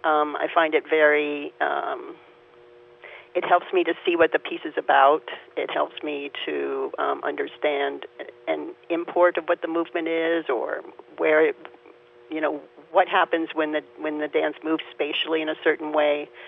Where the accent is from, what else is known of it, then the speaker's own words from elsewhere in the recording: Nigeria; I grew up in Nigeria, so I saw a lot of Yoruba dance.